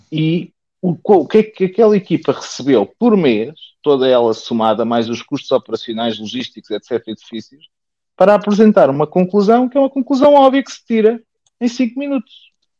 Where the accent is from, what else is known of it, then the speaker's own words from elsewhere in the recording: Portugal; isto é o que nós andamos a pagar enquanto portugueses.